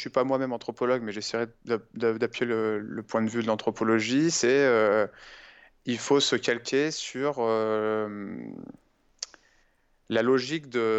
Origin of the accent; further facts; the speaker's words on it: Lyon, Auvergne-Rhône-Alpes, France; Moi, en tant que Lyonnais habitant dans le 5e arrondissement